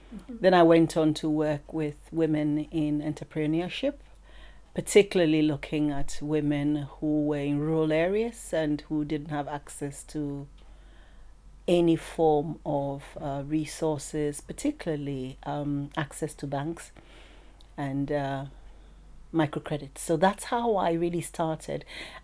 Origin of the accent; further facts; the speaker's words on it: Ghana; also born or lived in Northern Ghana; I come from Ghana. I've never experienced FGM. I'd worked in Northern Ghana